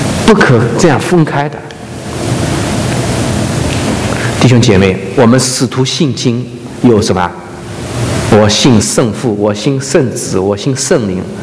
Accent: southern China, China; 我们会有不同的成长经历，我是南方人，跟北方人好多观念不一样。

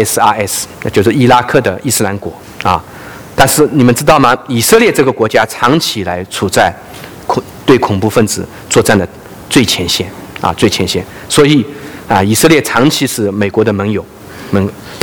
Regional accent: China; 因为我是中国人嘛，

